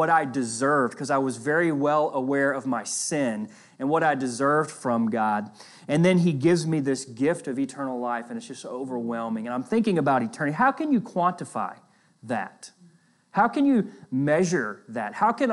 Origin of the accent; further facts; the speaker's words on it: Florida, United States; I am from Northwest Florida, which is still part of Florida. I know I get picked on a little. I am a Floridian. I'm from the Northwest part of Florida on the Gulf Coast